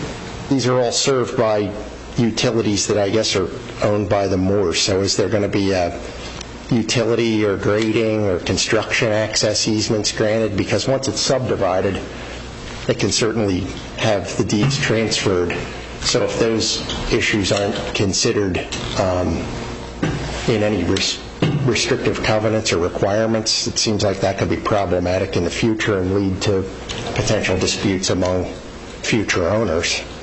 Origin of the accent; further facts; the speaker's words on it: Pennsylvania, United States; If I went, I'm from Pennsylvania. And I'm a real estate developer in Pennsylvania.